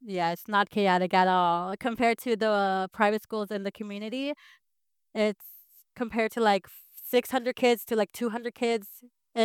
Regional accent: Canada; We are Plains Cree from Treaty 6 of Canada.

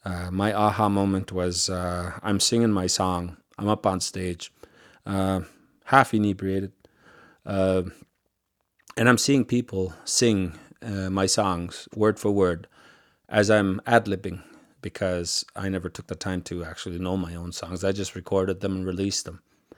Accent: Quebec, Canada; also born or lived in Lachine; I went up north to go be with my biological grandparents, about 18 months old, and my bio mom, a residential school survivor, she was not ready to have any kids. She left me with my grandparents, and I was raised up there ever since.

